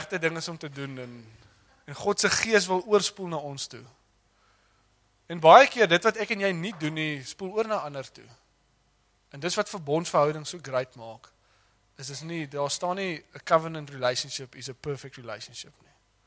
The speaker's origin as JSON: {"language": "Afrikaans", "town": "Stellenbosch", "region": "Western Cape", "country": "South Africa", "lives_now": "George, South Africa", "said": "Nou ek kom uit die Weskaap uit daar op Stellenbosch"}